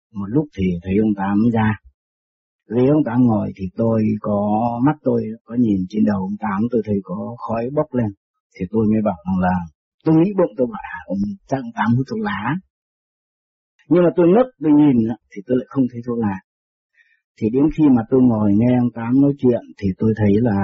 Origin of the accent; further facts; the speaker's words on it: Hanoi, Vietnam; ở cái quê tôi thì nó lại ở cái vùng cái sông đáy, nó có con đê cao lắm.